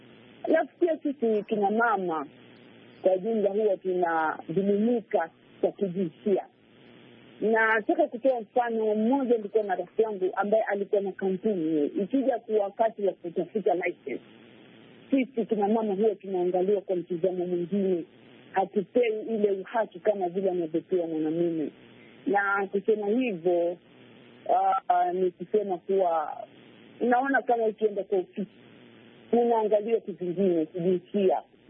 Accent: Tezo, Kilifi County, Kenya; na natoka kaunti ya Kilifi kule area za Tezo.

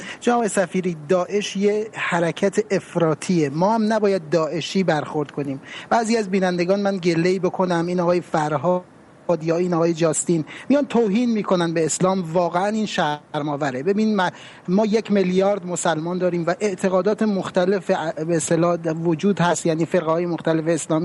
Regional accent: Iran; من خودم به عنوان یه ایرانی و یه کرد

